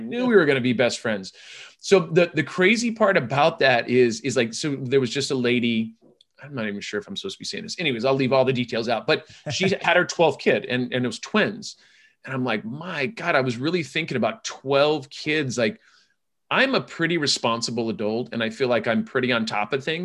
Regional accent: California, United States; I'm from California and I'm a little, I'm not saying I'm envious of Colorado

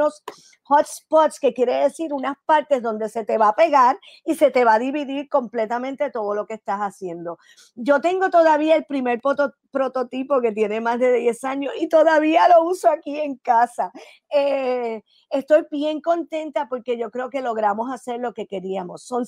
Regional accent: Puerto Rico; yo soy puertorriqueña de pura cepa, mi corazón está en Puerto Rico

